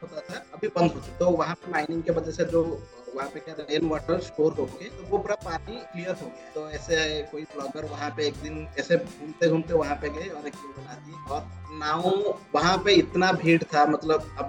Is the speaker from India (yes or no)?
yes; Odisha, India; हम एक्चुअली उड़ीसा से एक गांव से बिलोंग करते हैं और हमारे गांव के आसपास काफी सारे अनएक्सप्लोर्ड जगह है